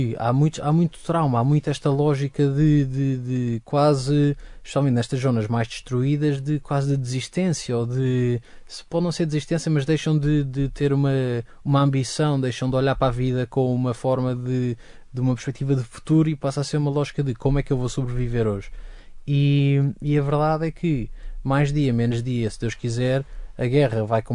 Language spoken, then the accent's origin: Portuguese; Portugal; que era a minha visão enquanto ocidental. Ou seja, não necessariamente enquanto português